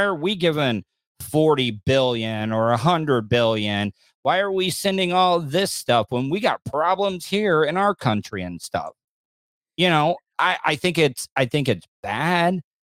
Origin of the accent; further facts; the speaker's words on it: United States; I agree, but I'm just telling you, as an American, we only do things that interest us.